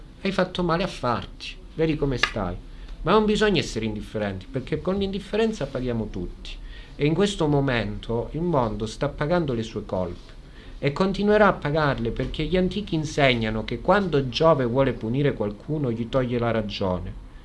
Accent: Rome, Lazio, Italy; Io da romano questo non lo accetto, da tradizionalista romano

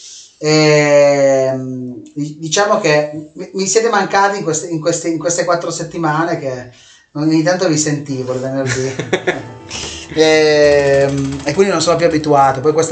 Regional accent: Piedmont, Italy; perché siamo piemontesi, no?

